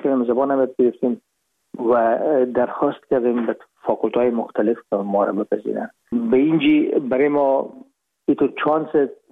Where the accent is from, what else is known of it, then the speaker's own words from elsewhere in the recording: Herat, Afghanistan; moved away as an adult; now in Hamburg, Germany; ما رفتیم از کابل به هرات و پیش که فاکولته رو پایان برسانیم یا دیپلم بگیریم از هرات از طریق زمینی داخل مرز ایران شدیم، از مرز ایران گذشتیم و داخل پاکستان و از پاکستان قاچقی آمدیم به آلمان. میشد سال 1369 که ما به هامبورگ رسیدیم